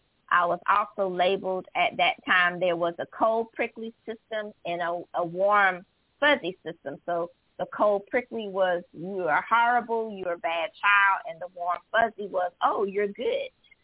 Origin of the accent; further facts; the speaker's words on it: Bronx, New York, United States; born there; also born or lived in Charleston; I'm the only child. And I was born in the Bronx. So moving to Charleston, there was no person to come and speak for me.